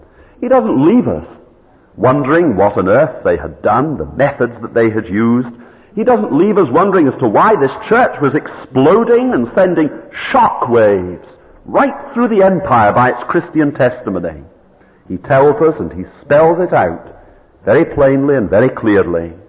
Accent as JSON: {"language": "English", "town": "Arbroath", "region": "Scotland", "country": "United Kingdom", "tie": "born or raised there", "said": "Now, I knew a man in Arbroath, my hometown."}